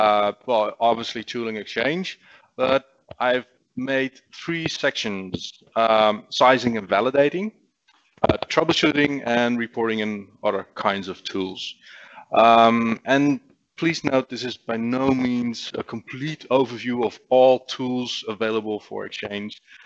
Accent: Netherlands; English is a second language; I'm from the Netherlands, by the way, for those that don't know. … I work at a company, OGD, in the Netherlands

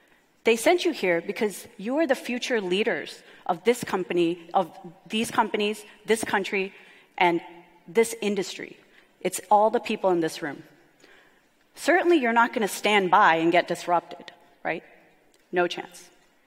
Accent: United States; Everyone, yes, I'm an American.

